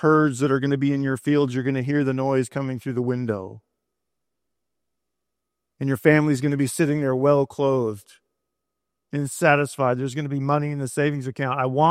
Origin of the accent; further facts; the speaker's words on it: California, United States; As a Californian, it's still just amazing.